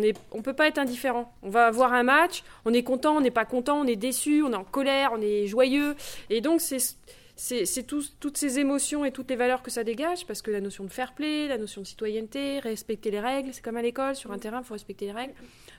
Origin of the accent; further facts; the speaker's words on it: Centre-Val de Loire, France; Moi, je suis originaire du Loir-et-Cher, donc voilà, je connaissais la Berry, mais sans plus.